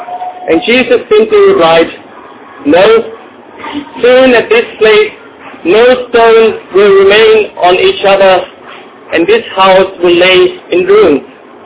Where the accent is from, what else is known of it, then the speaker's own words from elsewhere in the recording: Germany; English is a second language; moved away as an adult; now in Cameroon; I'm coming from Germany and I'm now here for a little more than 3 or 4 months.